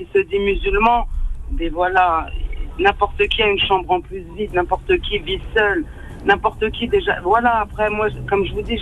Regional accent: Creil, Hauts-de-France, France; Je suis de Creil du 60.

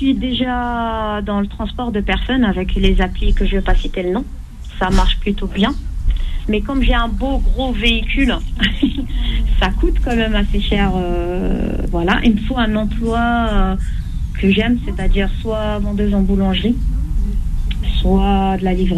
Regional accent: Créteil, Île-de-France, France; Moi, je suis de Créteil.

